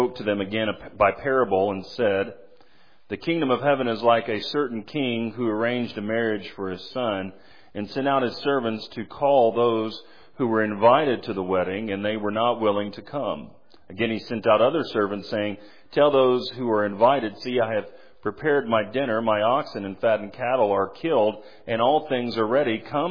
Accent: Nashville, Tennessee, United States; I'm from Nashville, Tennessee, and I'm not one of those fancy songwriters, so I'm just not that clever.

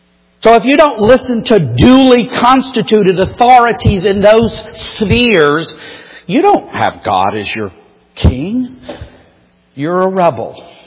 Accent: England, United Kingdom; The Dutch queen, not my queen, which is Elizabeth. I mean, well, being of English origin.

